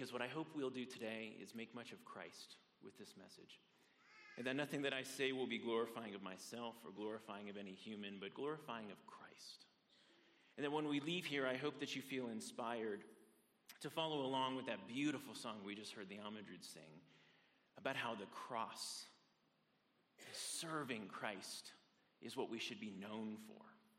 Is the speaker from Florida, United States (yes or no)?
yes; Sarasota, Florida, United States; moved away as an adult; I was originally from Florida, Sarasota, and I moved up here for college, Marso College, where I met my beautiful bride.